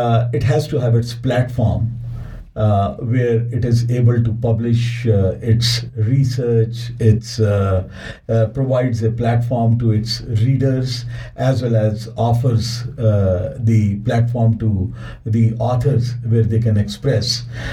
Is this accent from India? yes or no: yes; India; moved away as an adult; As you know, I was born and brought up in India